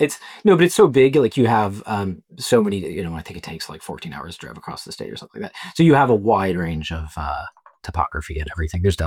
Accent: Texas, United States; I grew up in Texas and I was kind of like on the edge of, you know, the countryside or whatever, very big yards.

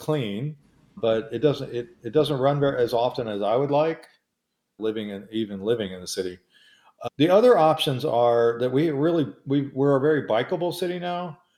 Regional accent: Louisville, Kentucky, United States; I'm from Louisville. If you go to Louisville, you see a lot of the same stuff downtown.

